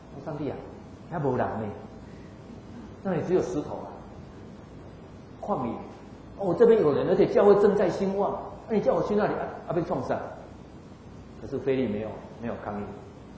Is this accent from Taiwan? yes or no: yes; Taiwan; 我们想想我们台湾人对这些比较黑的是不是也有多多少少有这样的忽略滥用